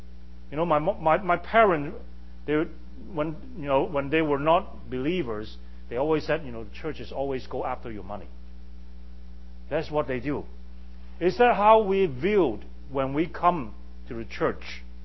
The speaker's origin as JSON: {"language": "English", "country": "Hong Kong", "tie": "born or raised there", "second_language": "English", "said": "I grew up in Hong Kong."}